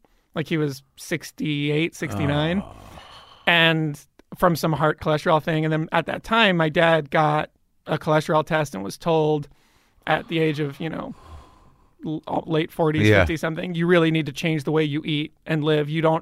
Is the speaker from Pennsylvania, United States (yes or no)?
yes; Bryn Mawr, Pennsylvania, United States; In Bryn Mawr, outside of Philadelphia.